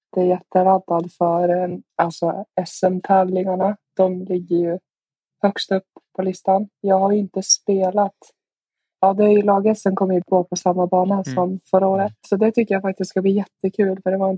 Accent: Gävle, Gävleborg County, Sweden; Jag är från Gävle.

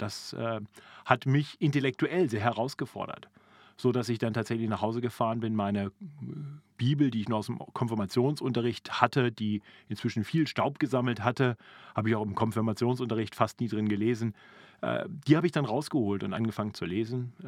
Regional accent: Braunschweig, Lower Saxony, Germany; Ja, ich bin geboren in Braunschweig in Niedersachsen und da auch aufgewachsen.

